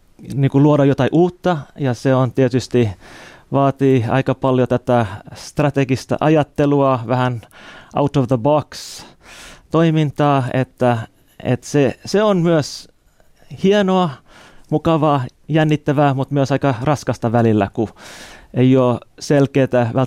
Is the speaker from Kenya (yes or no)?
yes; Kenya; also born or lived in Canada / Malawi; mä oon syntynyt Kanadassa. Mutta kun olin alle vuoden ikäinen, vanhemmat meni lähetystyöhön Keniaan, oltiin siellä noin 12 vuotta ja sitten Malavissa vielä 4 vuotta sen lisäksi, että melkein koko peruskoulu, lukio oli Afrikassa.